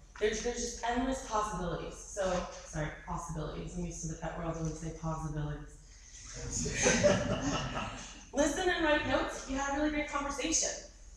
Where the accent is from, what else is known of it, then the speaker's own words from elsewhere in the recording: Boston, Massachusetts, United States; My mouth's going 12,000 miles a minute because I'm from Boston and I'm Italian and I speak fast.